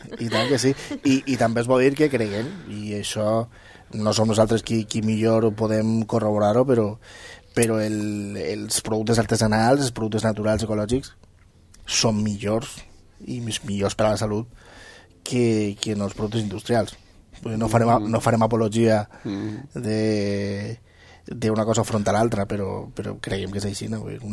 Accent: Valencian Community, Spain; tot allò innovador que fem com, com a valencians que hi ha moltes coses innovadores

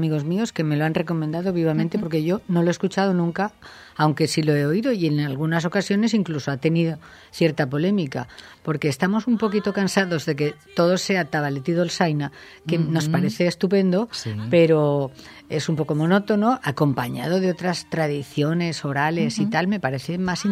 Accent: Spain; Y me parece que estamos de enhorabuena, ¿no?, como españoles

